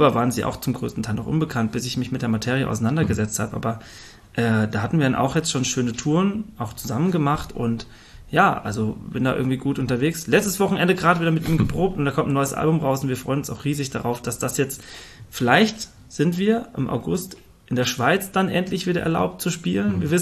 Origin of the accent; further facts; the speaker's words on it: Fulda, Hesse, Germany; ich komme zwar aus Fulda